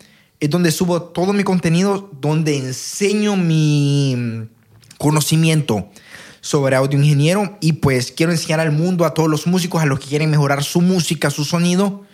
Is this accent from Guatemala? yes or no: yes; Guatemala; Digo que soy de Guatemala, viejo.